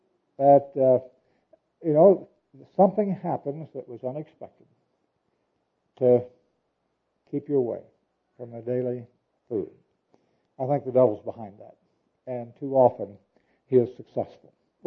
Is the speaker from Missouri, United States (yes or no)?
yes; Missouri, United States